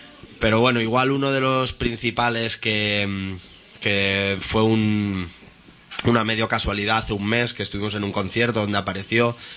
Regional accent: Rubí, Catalonia, Spain; Porque como somos los tres de Rubí

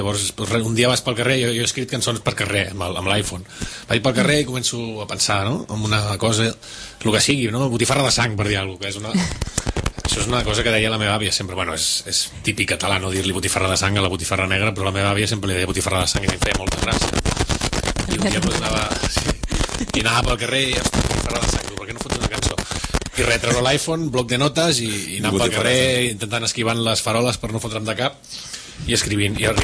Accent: Catalonia, Spain; soc català, tu, per què no?

